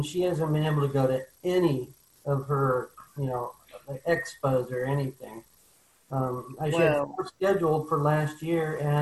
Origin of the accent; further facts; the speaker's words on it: San Jose, California, United States; I'm out in California, San Jose.